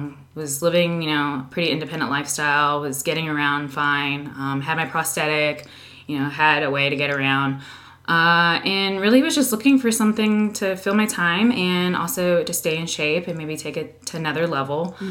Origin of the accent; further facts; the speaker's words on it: Florida, United States; moved away as an adult; now in San Antonio, United States; So I'm originally from Florida and joined the military. I went to school in South Carolina, got my first assignment in Montana.